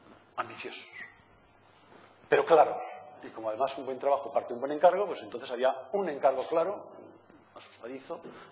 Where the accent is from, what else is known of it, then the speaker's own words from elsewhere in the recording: Navarre, Spain; Soy de la Ribera de Navarra y por tanto soy un poco bruto.